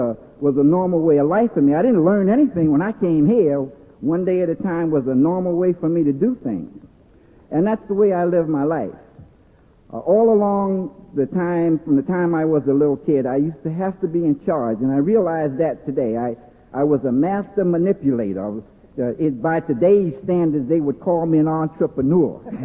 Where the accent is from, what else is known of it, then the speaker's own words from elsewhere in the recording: New York, United States; So when I grew up in Spanish Harlem, I didn't have a lot of the things that we learn here